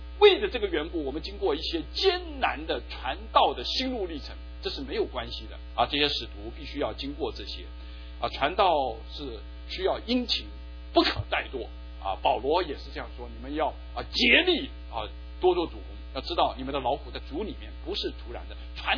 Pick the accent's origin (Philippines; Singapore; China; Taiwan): China; 我们中国人也有12